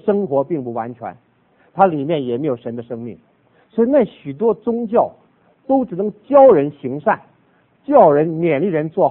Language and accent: Chinese; Northeast China, China; also born or lived in Taiwan; 我的母亲啊，是四川人，我是东北人啊，我的妻子啊是福建人，我的媳妇在这儿江西人啊，还有个媳妇浙江人，我们家里是东南西北都有的